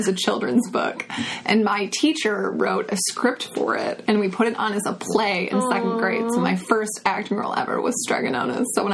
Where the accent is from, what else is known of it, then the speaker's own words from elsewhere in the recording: Commerce Township, Michigan, United States; Oh, I grew up in Commerce Township, Michigan, which is like Metro Detroit.